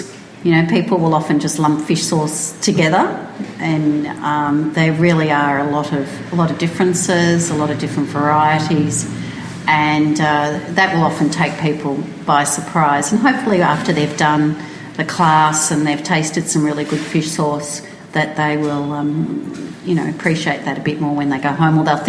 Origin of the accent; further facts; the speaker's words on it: Melbourne, Victoria, Australia; And I'm from Melbourne, which is... we're known to be a little bit more conservative as well